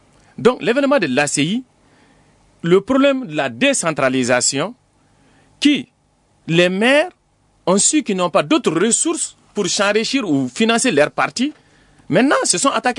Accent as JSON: {"language": "French", "region": "Sikasso", "country": "Mali", "said": "mais la pomme de terre au début au Mali, moi je viens de Ségasso, j'ai toujours cultivé de la pomme de terre."}